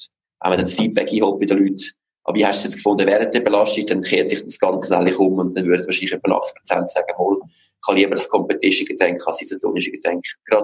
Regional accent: Switzerland; als Schweizer

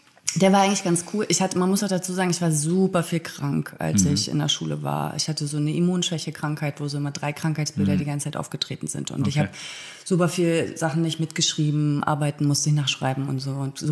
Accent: Mecklenburg-Vorpommern, Germany; now in Berlin, Germany; Mecklenburg-Vorpommern auf der Insel Usedom.

